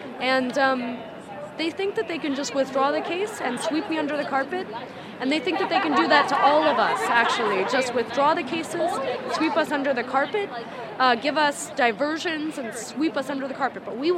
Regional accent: Washington, District of Columbia, United States; from Washington, D.C.

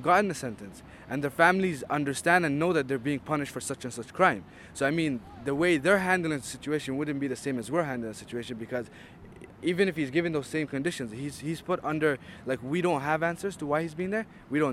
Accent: Canada; as a Canadian living in Canada, I feel that our streets and our cities and our country is a pretty safe place.

